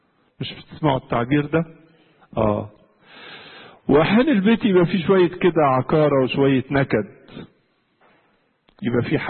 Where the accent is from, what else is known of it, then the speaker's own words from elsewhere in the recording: Egypt; انتوا عارفين عندنا في مصر في تراب كتير، تراب الجو يعني